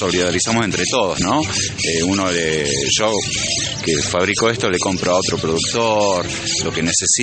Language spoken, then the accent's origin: Spanish; Rosario, Santa Fe, Argentina; now in Río Cuarto, Argentina; Yo vengo de Rosario y eso lo empecé a hacer allá. Y hace 8 años que estoy acá en Río Cuarto